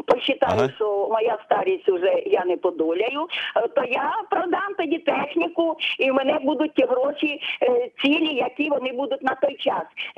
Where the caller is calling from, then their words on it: Chernihiv Oblast, Ukraine; з Чернігівщини. Я хочу що сказати. Я живу у селі сільського, як кажуть, типу.